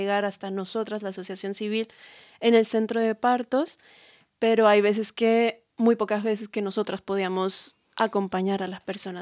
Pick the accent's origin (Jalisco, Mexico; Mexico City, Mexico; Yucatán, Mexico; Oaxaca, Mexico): Mexico City, Mexico; yo, por ejemplo, soy originaria de Ciudad de México